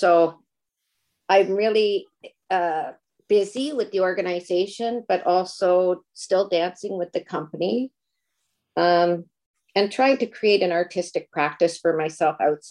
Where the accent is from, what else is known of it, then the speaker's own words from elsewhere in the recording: Lindsay, Ontario, Canada; I came from Lindsay, Ontario, a small town north of Toronto